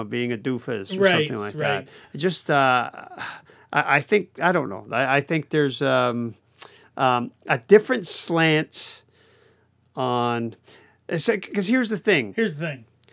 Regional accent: Canada; Whereas Canuck, as a Canadian, I really want to see that done

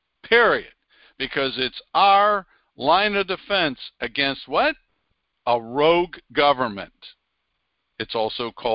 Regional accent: Pennsylvania, United States; because that's my home state, Pennsylvania's Constitution

